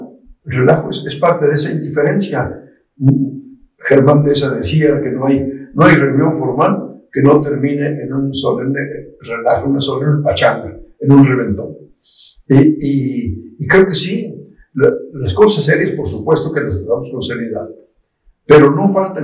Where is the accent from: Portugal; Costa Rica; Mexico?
Mexico; Toxtepec, Puebla; moved away as an adult; Soy del centro del estado, un pueblo que se llama Toxtepec, que está exactamente en el centro, en el corazón del estado. Y de ahí, como tantas personas, emigramos a la capital para trabajar, buscar oportunidades de superación.